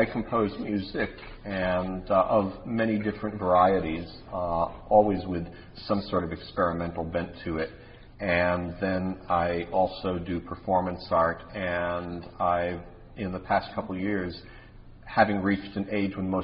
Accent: Waterford, New York, United States; Well, I grew up in Waterford, New York, 30 miles from Bennington.

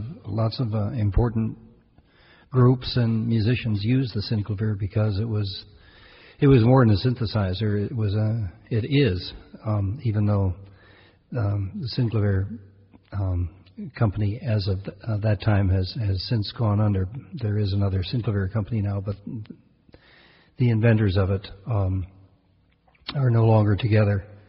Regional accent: Evanston, Illinois, United States; moved away as an adult; also born or lived in Massachusetts / San Francisco / Germany / New Jersey; now in Vermont, United States; I was raised in outside of, I grew up outside of Chicago, Evanston. Went to school in Massachusetts and lived in San Francisco and then lived in Germany and then in New Jersey and then came up here.

